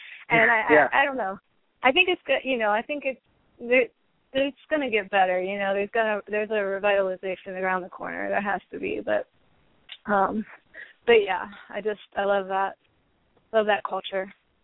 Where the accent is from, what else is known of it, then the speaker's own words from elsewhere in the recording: Ohio, United States; It's just I'm from Ohio. And so Ohio, you know, is kind of hurting right now in general, but especially areas like Toledo and, you know, certain areas that I grew up going to a lot